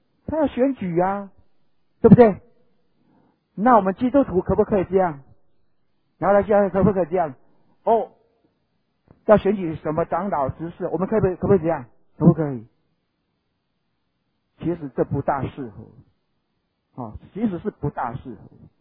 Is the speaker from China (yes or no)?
no; Taiwan; 通常哈，咱台湾人比较避暑哈，我们台湾人都比较避暑一点，对不对？